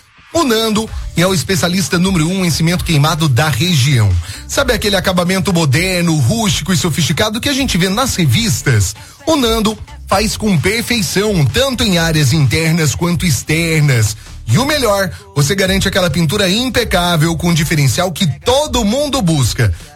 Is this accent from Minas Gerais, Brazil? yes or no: yes; Marmelópolis, Minas Gerais, Brazil; sou de Marmelópolis